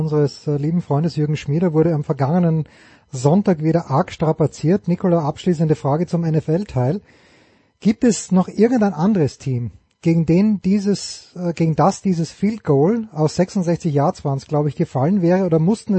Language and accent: German; Austria; ich würde als Österreicher sagen